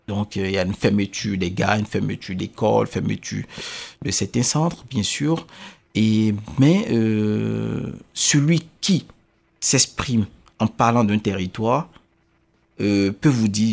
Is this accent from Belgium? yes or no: no; Benin; Je viens du Bénin.